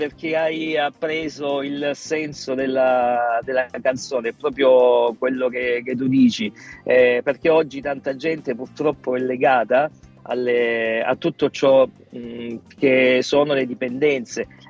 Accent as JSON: {"language": "Italian", "town": "Mesagne", "region": "Apulia", "country": "Italy", "said": "Io sono di Mesagne, un comune della provincia di Brindisi, nel Salento esattamente."}